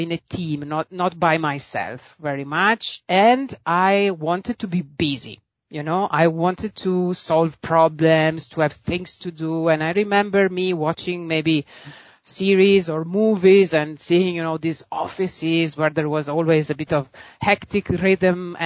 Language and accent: English; Venice, Veneto, Italy; English is a second language; I did go to university in Venice. I was actually born and raised in Venice